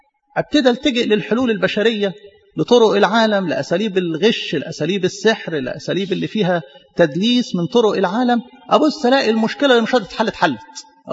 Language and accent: Arabic; Egypt; احنا مصريين وبنحب اجدادنا وما ننكرش،